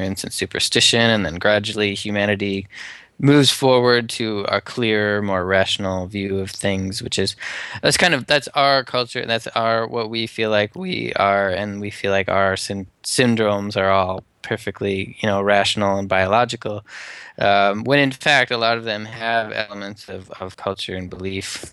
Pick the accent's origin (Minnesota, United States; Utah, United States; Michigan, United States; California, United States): Minnesota, United States; Winona; now in Wisconsin, United States; I mean, I grew up in Winona, so it's kind of on the border of the two places.